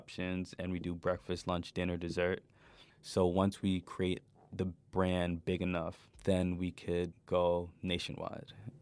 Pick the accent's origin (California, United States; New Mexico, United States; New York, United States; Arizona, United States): New York, United States; My second why, as a kid growing up in New York, I always knew and I realized that there's underprivileged people around in the world.